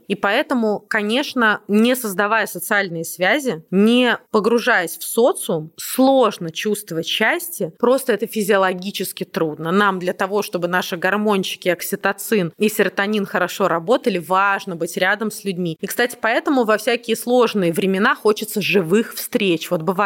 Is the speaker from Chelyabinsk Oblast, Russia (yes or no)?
no; Moscow, Russia; а я родилась, выросла в Москве